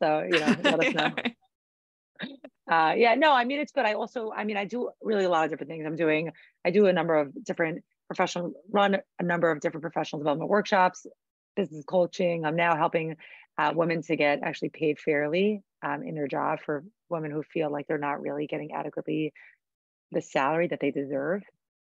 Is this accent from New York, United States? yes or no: yes; New York, United States; now in Portland, United States; We're both from New York. If that puts things in perspective in terms of the culture shock.